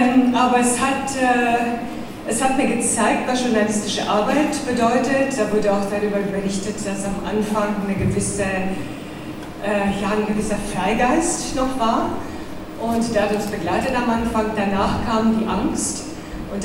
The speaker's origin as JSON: {"language": "German", "town": "Sibiu", "region": "Sibiu County", "country": "Romania", "tie": "born or raised there", "moved": "yes", "lives_now": "Germany", "said": "ich bin dann seit 36 Jahren in Deutschland, dass ich dann die Brücke wieder zurück zu meiner Heimat gefunden habe. Ich bin auch ein Enkelkind hier von Hermannstadt"}